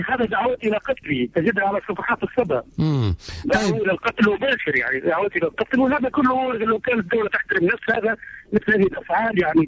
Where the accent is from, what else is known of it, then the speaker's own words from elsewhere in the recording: Baghdad, Baghdad Governorate, Iraq; now in Tunisia; وأنا طبعا من بغداد فبغداد فيها الكثير من الجمال